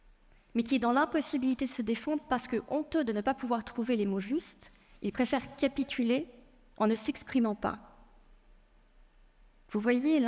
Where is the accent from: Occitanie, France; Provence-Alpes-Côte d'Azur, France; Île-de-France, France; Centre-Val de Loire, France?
Île-de-France, France; Paris; born there; first language Persian; French is a second language; le français n'a pas été ma langue maternelle. Je suis née à Paris, de parents iraniens, et jusqu'à la maternelle, je n'ai connu que le persan.